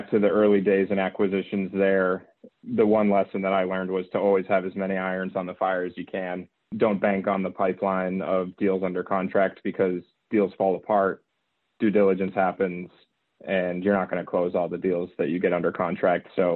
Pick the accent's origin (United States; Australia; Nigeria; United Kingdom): United States; Boston, Massachusetts; I'm from the Boston area.